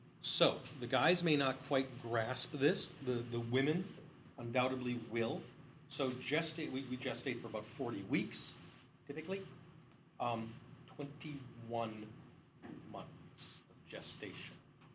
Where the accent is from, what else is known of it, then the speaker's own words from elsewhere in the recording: United Kingdom; born there; can't tell by my accent. I was born in the UK